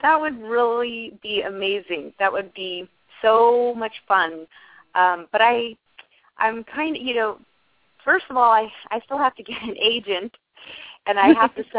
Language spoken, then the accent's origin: English; California, United States; now in Arizona, United States; We're both from the Bay Area, and we moved here to Arizona 12 years ago.